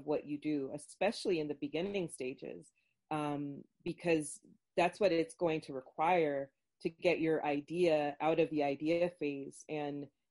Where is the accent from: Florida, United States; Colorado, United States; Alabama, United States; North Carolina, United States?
Florida, United States; I grew up in Florida. I'm Jamaican, and I come from tropical places.